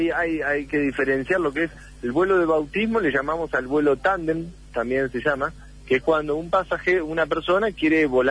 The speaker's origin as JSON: {"language": "Spanish", "town": "Bahía Blanca", "region": "Buenos Aires Province", "country": "Argentina", "moved": "as an adult", "lives_now": "Córdoba, Argentina", "said": "Es que yo soy de Bahía Blanca."}